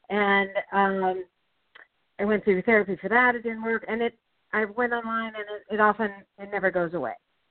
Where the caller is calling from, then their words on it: Chardon, Ohio, United States; I'm from Chardon, Ohio.